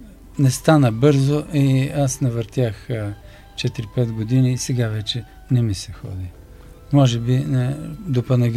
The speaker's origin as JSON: {"language": "Bulgarian", "town": "Belitsa", "region": "Dobrich Province", "country": "Bulgaria", "tie": "born or raised there", "said": "Това беше на 5 км от нашето село Белица, където съм израснал в Добруджа, това до Дунава."}